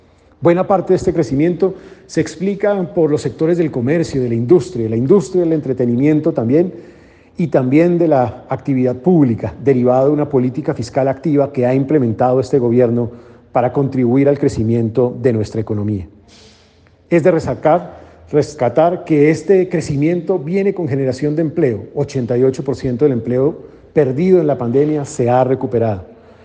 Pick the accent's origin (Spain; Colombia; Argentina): Colombia; demostrando de qué somos capaces los colombianos cuando nos enfrentamos a momentos de adversidad